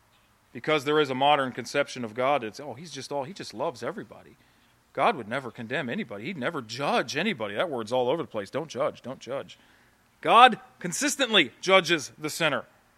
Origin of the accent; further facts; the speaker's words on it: Ohio, United States; I grew up near Cleveland, Ohio, and you could say Cleveland winning the Super Bowl.